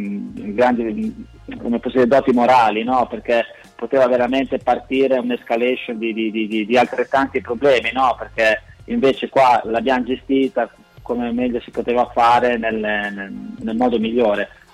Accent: Emilia-Romagna, Italy; now in Bergamo, Italy; io non sono bergamasco, sono emiliano, ormai vivo qui però da 10 anni, quindi mi sento bergamasco d'adozione

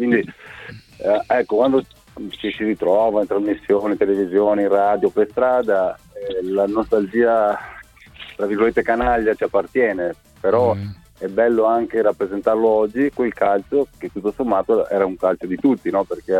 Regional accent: Veneto, Italy; Io sono veneto, però dicono a voglia.

